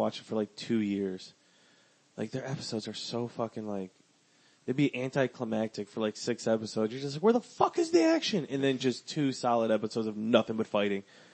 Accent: Wisconsin, United States; I'm from Wisconsin. There's no Pentecostals in Wisconsin.

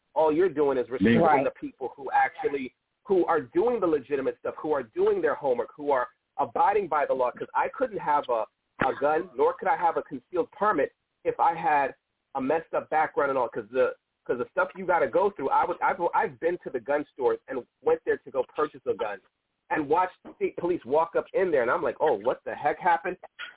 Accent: New York, United States; I come from New York. I was one of those people.

